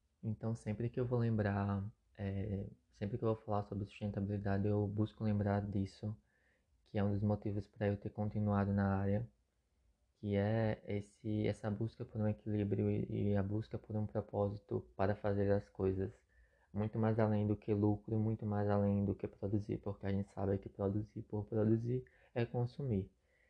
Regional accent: Alagoas, Brazil; Eu sou alagoano, eu estudei produção de moda na Escola Técnica de Artes.

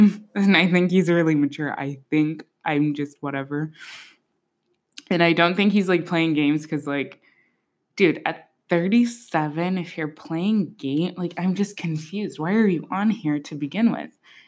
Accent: Vienna, Austria; English is a second language; now in New York, United States; I'm from Vienna originally, living in New York now.

